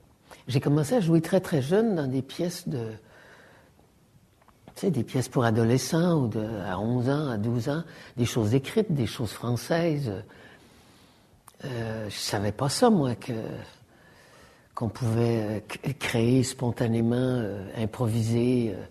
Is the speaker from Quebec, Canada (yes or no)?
no; Ottawa, Ontario, Canada; born there; comme je suis née à Ottawa